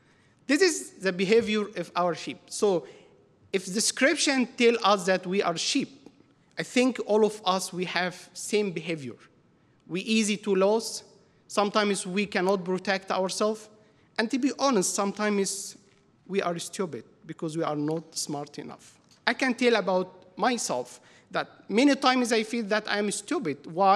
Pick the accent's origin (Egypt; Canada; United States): Egypt; English is a second language; You know, I came from Middle East. I came from Egypt. I know, we have a lot of sheep in Egypt.